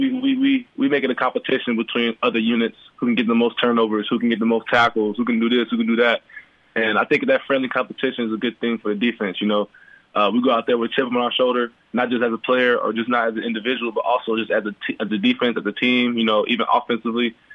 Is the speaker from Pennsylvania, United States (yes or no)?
no; Arlington, Texas, United States; also born or lived in Decatur, Illinois; Actually, what's funny is I was actually born in Decatur, Illinois, but I grew up in Arlington.